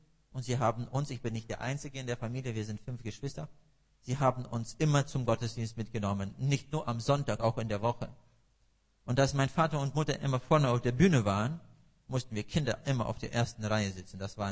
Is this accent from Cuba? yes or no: no; Russia; now in Germany; Ich sage immer, dort in Russland waren wir immer die Deutschen, die Faschisten. Und als die Grenzen dann aufgingen und wir nach Deutschland konnten, und hier sind wir die Russen.